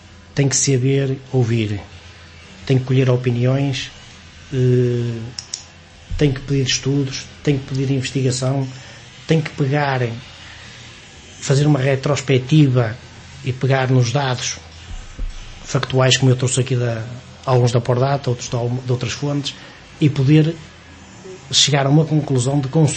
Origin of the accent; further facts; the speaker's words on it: Amarante, Norte, Portugal; ou até mais nos interiores, de onde eu sou natural, no caso de Amarante, Felgueiras, Vizela, Paz Ferreira